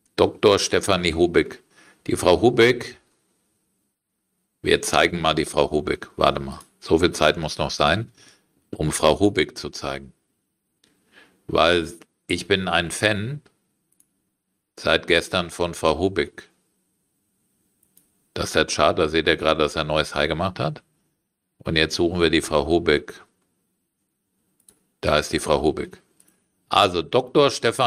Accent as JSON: {"language": "German", "town": "Frankfurt", "region": "Hesse", "country": "Germany", "tie": "born or raised there", "said": "aus Frankfurt, das ist meine Heimatstadt."}